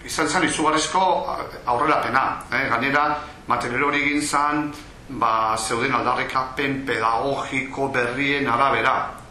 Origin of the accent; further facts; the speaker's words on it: San Sebastián, Basque Country, Spain; Donostikoa naiz, baina Antiguo auzoan